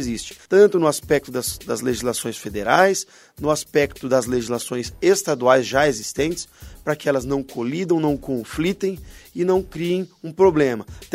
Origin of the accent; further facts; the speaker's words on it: Paranavaí, Paraná, Brazil; also born or lived in Antonina; voltei para Paranavaí, a minha terra natal, para poder disputar a eleição e deu tudo certo